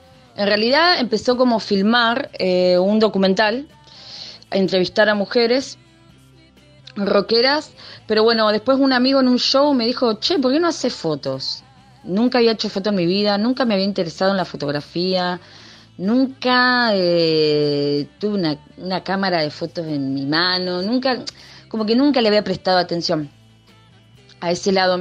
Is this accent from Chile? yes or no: no; Río Negro, Argentina; Cuando en 2008 me radiqué en Buenos Aires, ya que vivo en la Patagonia, soy de Río Negro, del sur de la Argentina. En 2008 me radiqué en Buenos Aires